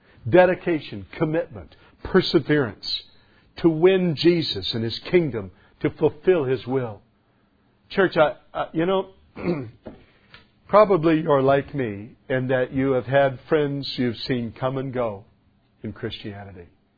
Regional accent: United States; Somebody say it with me. I am an American.

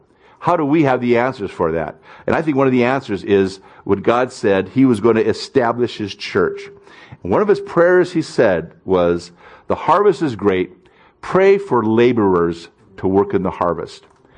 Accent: Pullman, Washington, United States; We come from Pullman.

